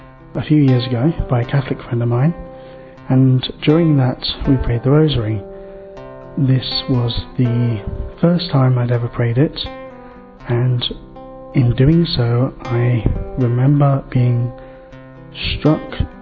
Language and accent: English; England, United Kingdom; I'm from England and I'm 25. I was an Anglican and I did not know Our Lady.